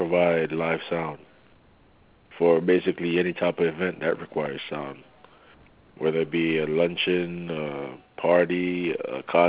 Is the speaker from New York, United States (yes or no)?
yes; New York, United States; Okay. Yeah, I'm originally from New York, man.